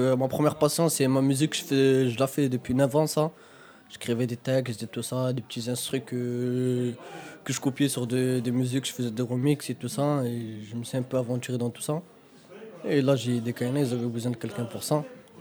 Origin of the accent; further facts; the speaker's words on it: Montpellier, Occitanie, France; moi, j'ai grandi ici, au Grand Mail, à la Paillade.